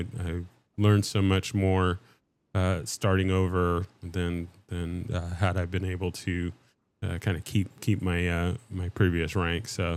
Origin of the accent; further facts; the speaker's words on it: San Diego, California, United States; now in Dallas, United States; so I'm originally from San Diego, and I didn't end up moving back to San Diego. So I moved to the Dallas-Fort Worth area where I'm at now.